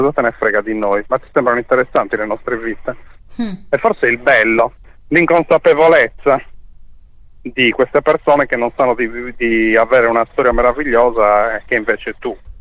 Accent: Sardinia, Italy; io vengo dall'Ogliastra, che è una zona molto difficile della Sardegna per quanto riguarda la criminalità. È stata una zona storica dei sequestri di persone.

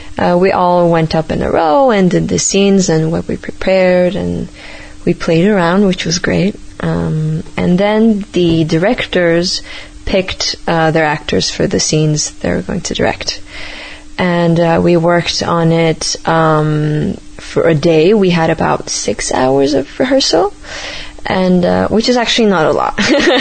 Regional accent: Turkey; and I'm from Turkey, so that was great.

